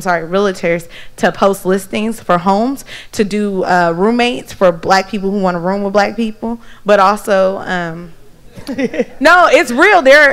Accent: Oakland, California, United States; I'm from Oakland. Yep. I'm from Bay all day.

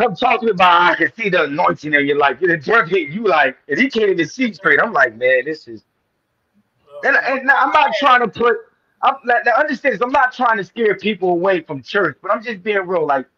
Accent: Canada; To all my followers, you got to understand that I'm from Canada.

